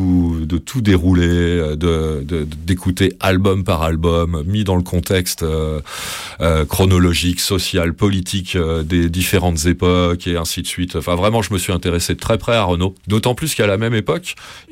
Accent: Centre-Val de Loire, France; Moi, je viens du Berry, quand même, tu vois, où il y a une tradition folklorique assez importante

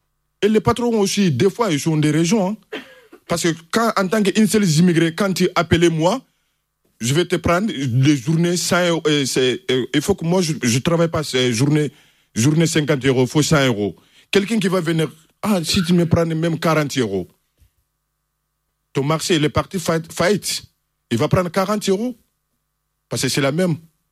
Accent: Mali; French is a second language; now in Spain; Je suis malien. J'ai parti à Dakar. J'ai fait un an là-bas pour chercher des cartes et visas.

